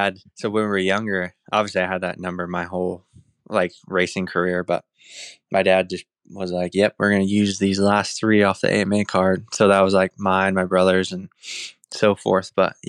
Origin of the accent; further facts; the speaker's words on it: Indiana, United States; moved away as an adult; now in Travelers Rest, United States; Yeah, I'm obviously from Indiana, but I moved down here, I think, in 2019 or 2020.